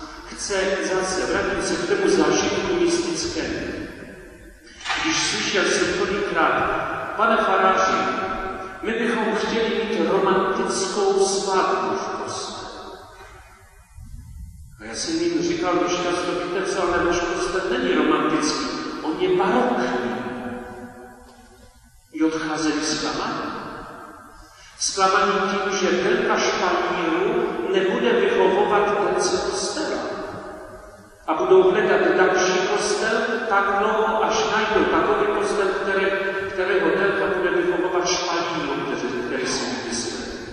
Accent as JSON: {"language": "Czech", "region": "Moravia", "country": "Czechia", "said": "aspoň u nás na Moravě, na Slezsku."}